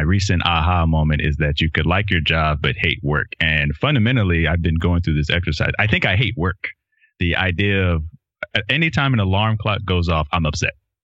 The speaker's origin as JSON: {"language": "English", "region": "Texas", "country": "United States", "tie": "born or raised there", "said": "I can relate to that, good, better, and different growing up in Texas."}